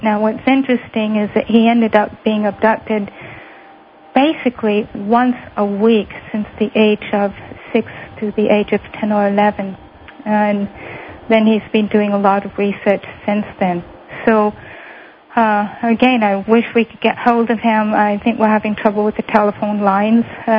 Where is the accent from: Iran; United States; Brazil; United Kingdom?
United Kingdom; Blackpool, North West England; I'm from Blackpool in Lancashire